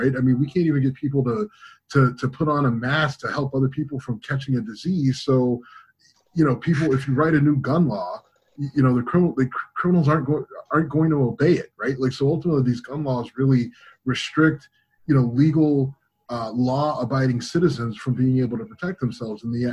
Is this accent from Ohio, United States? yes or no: yes; Cleveland, Ohio, United States; because of where I come from, where I grew up and living in Cleveland and the violence, you know, in the inner city areas that I've been.